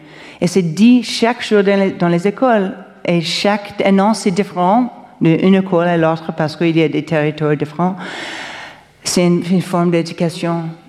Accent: Canada; Je viens du Canada.

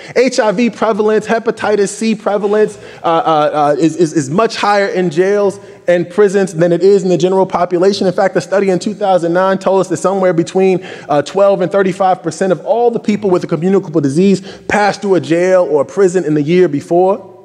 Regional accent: Illinois, United States; In my home state of Illinois, you couldn't groom a dog until a legislative change happened.

